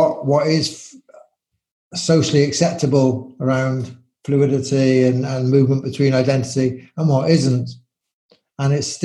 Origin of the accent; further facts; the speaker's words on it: England, United Kingdom; now in Ireland; And now I live in Ireland, where people are white, but I'm English rather than you know, people identify by the way I speak and see me as an Englishman living in Ireland